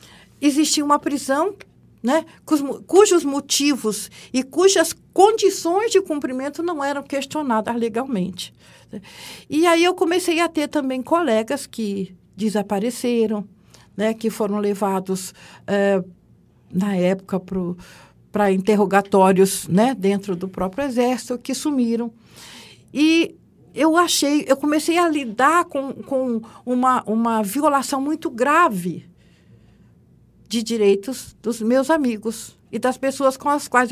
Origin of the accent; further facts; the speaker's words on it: Juiz de Fora, Minas Gerais, Brazil; Eu sou nascida, Jaci, em Juiz de Fora. Eu sou mineira de Juiz de Fora, nasci em 4 de junho de 1951, eu tenho 70 anos. Cresci em Juiz de Fora, meu pai é descendente de alemães, minha mãe é mineira de Barbacena, pertinho de Juiz de Fora.